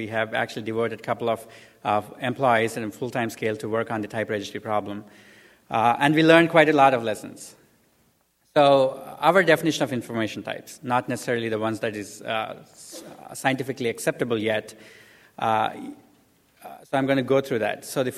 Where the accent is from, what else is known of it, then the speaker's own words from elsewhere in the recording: India; And I come from India, which means that you have to go down 50 years back from a U.S. standpoint.